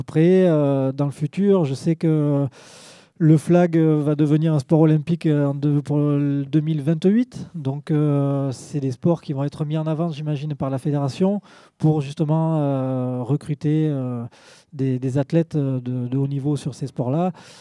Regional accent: Saint-Hippolyte-du-Fort, Occitanie, France; Et donc, je suis de Saint-Hippolyte-du-Fort.

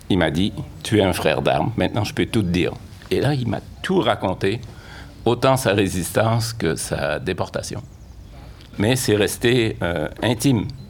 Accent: Quebec, Canada; born there; Je suis né au Québec.

